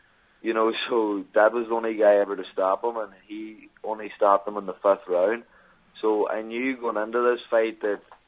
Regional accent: County Donegal, Ireland; now in Los Angeles, United States; I'm over here from Ireland, as we all know, up in Donegal. To come over here to LA, it's a big change, so it is.

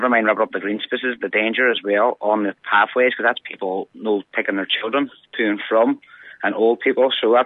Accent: Derry, Northern Ireland, United Kingdom; we are from Craigan being the city side area of Derry

